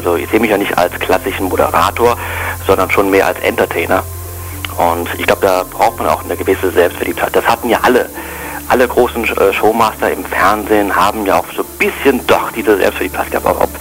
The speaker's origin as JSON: {"language": "German", "town": "Cologne", "region": "North Rhine-Westphalia", "country": "Germany", "tie": "born or raised there", "said": "weil ich bin zwar groß geworden in Köln, aber ich habe leider Gottes nicht so die kölsche Mundart übernommen, weil meine Eltern, wie gesagt, kommen auch so ein bisschen verschieden her und wir haben damals nicht kölsch gesprochen."}